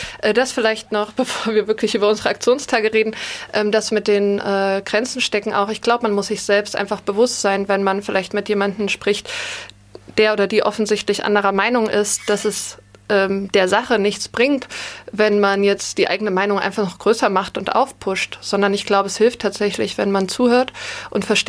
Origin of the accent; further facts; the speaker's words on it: Thuringia, Germany; Also Thüringen ist meine Heimat. Aus Südthüringen komme ich. Liebe meine Heimat.